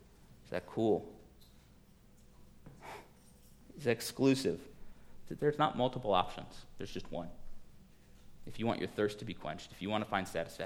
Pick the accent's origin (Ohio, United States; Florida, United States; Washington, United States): Florida, United States; Miami; I grew up in Miami. I grew up a Miami Heat fan.